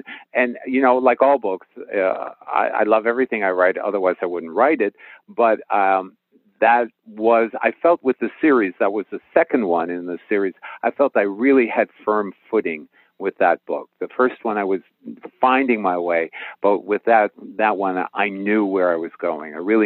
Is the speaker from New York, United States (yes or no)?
yes; New York City, New York, United States; Well, you know, I grew up in New York City, so you have certain ideas of what would be success